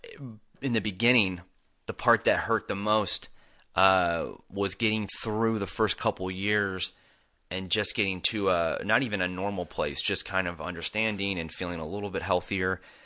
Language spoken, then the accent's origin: English; San Diego, California, United States; So I'm from San Diego, California. I'm from a place where it's, you know, 72 degrees every day. All my family's there. I am half Hawaiian and half Sicilian.